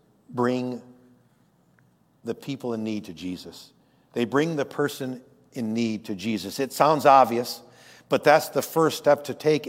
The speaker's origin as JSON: {"language": "English", "town": "Corinth", "region": "New York", "country": "United States", "tie": "born or raised there", "said": "my dad, for many years, worked as a EMT in my hometown of Corinth, New York."}